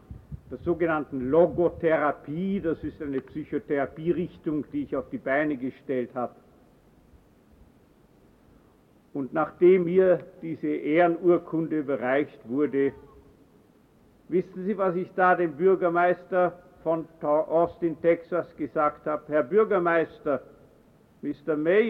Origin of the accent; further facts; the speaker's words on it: Vienna, Austria; born there; ich selbst bin in Wien geboren. Wien ist meine Geburtsstadt. Aber Türkheim ist die Stadt meiner Wiedergeburt. Ich bin vor kurzem 80